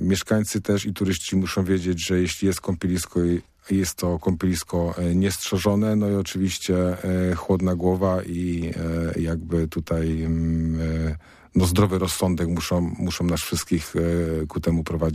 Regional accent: Jarocin, Greater Poland Voivodeship, Poland; bo nie jestem Zaniemyślanem, pochodzę z Jarocina.

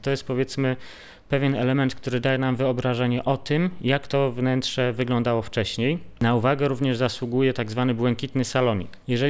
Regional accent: Turew, Greater Poland Voivodeship, Poland; wychowywałem się w miejscowości, która akurat była związana z generałem Tezderem Chłapowskim w Turwi, a więc raptem 9 km od Racotu.

